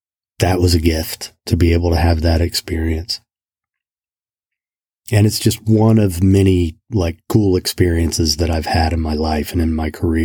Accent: Kokomo, Indiana, United States; I'm a kid from Kokomo, Indiana. I had seen him in concert in high school.

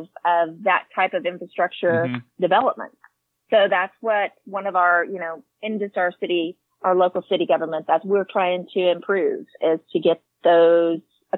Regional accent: Watonga, Oklahoma, United States; Oh, well, you know, it's my hometown. I love it.

